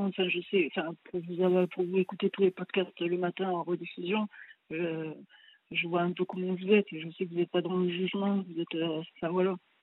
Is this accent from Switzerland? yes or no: no; Libourne, Nouvelle-Aquitaine, France; Enfin, je suis pas de Bordeaux, je suis côté, on va dire, Libourne.